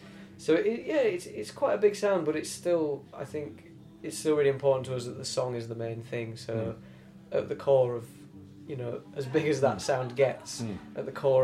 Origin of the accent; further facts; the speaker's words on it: London, United Kingdom; but I'm from London and I live in London these days.